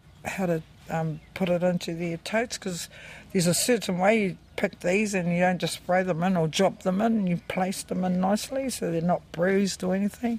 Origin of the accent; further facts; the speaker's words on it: Waiohau, Bay of Plenty, New Zealand; No, I'm from Waiohau, Merupara. I am from Te Tika. My parents come from Mapo.